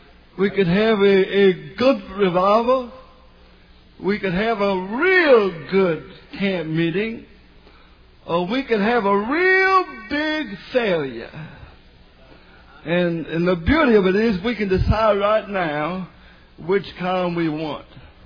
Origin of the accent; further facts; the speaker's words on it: New Orleans, Louisiana, United States; I met a man once that told me that he visited in New Orleans, my hometown, and he said, I really had a good time.